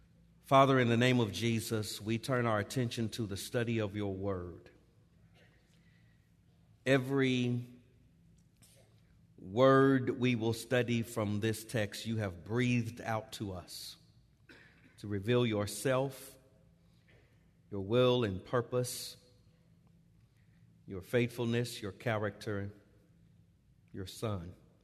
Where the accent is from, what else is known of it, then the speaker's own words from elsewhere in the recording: Los Angeles, California, United States; I was raised in Los Angeles. In a preacher's home, the Lord called me to preach as a boy.